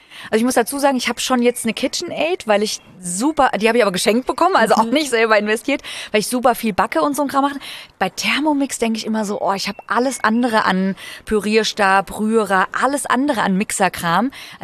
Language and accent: German; Frankfurt, Hesse, Germany; Also ich bin ja Frankfurter Mädchen. Ja, nur mein Papa ist Schwabe, aber ich bin tatsächlich hier geboren, aufgewachsen und so weiter.